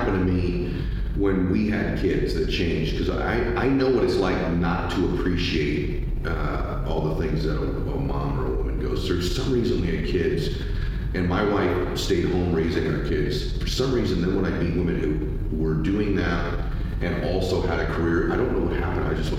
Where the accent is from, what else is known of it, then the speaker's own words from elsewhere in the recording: California, United States; He's from the South, I grew up in California, right?